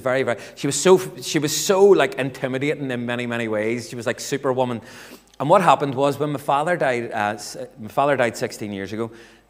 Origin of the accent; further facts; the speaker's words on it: Belfast, Northern Ireland, United Kingdom; Growing up, I'm from East Belfast